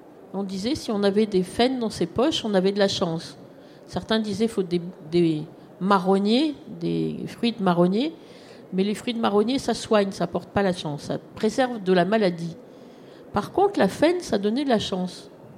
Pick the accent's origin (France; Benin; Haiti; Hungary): France; Grenoble, Auvergne-Rhône-Alpes; Alors, moi, je suis de Grenoble, je ne suis pas de Lyon